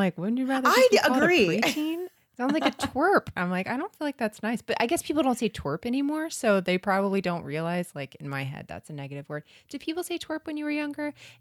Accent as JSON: {"language": "English", "region": "Florida", "country": "United States", "said": "You guys know that we're from Florida."}